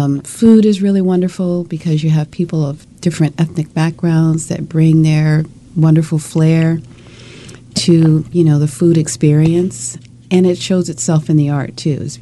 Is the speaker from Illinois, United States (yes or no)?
yes; Chicago, Illinois, United States; now in Baltimore, United States; Not originally. I'm from Chicago.